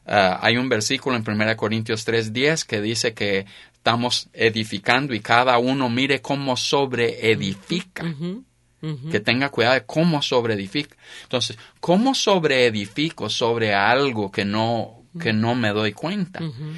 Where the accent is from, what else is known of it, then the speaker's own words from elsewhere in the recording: United States; first language Spanish; Yo soy americano, yo hablo español. Y el español es mi primer idioma.